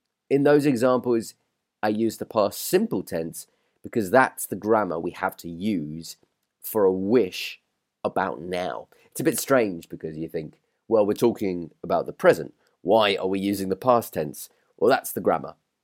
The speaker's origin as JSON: {"language": "English", "country": "United Kingdom", "said": "As I sit here recording this podcast, I look out of the window and see a grey, gloomy December day. This is typical British weather."}